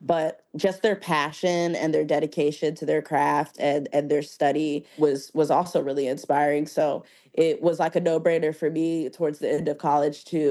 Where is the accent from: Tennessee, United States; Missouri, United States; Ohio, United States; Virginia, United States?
Tennessee, United States; Nashville; also born or lived in Louisville; so I'm from Nashville, Tennessee. A lot of people don't know that I'm from the South. I was born in Louisville, Kentucky originally. So I've spent most of my youth in the South.